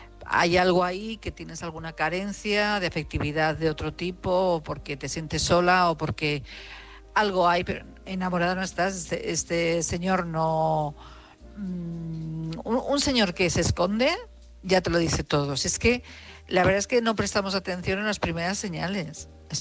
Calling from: Madrid, Community of Madrid, Spain; de Madrid

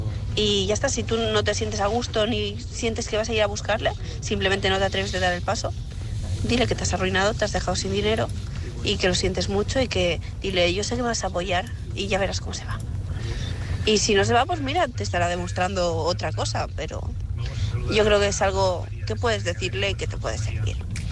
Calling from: Barcelona, Catalonia, Spain; Hola, buenas. Yo soy una corresponsal de Barcelona.

